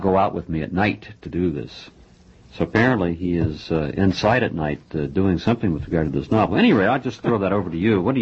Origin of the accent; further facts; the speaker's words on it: Wichita, Kansas, United States; moved away; I'm from Kansas, you know. So we and my mother's from Missouri, so we have some Midwestern roots in common.